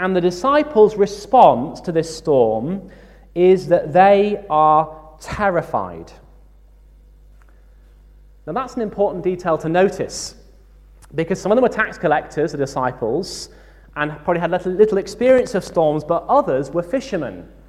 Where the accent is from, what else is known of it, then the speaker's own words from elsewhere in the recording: York, Yorkshire and the Humber, United Kingdom; When I was growing up in York, I used to do some rowing on the river there in the Ouse